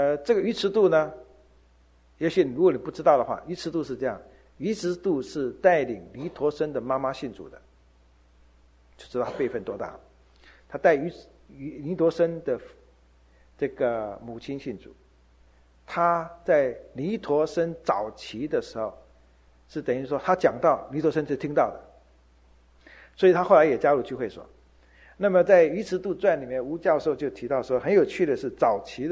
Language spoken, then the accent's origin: Chinese; Fujian, China; 那么好像是我们福建人的这种习惯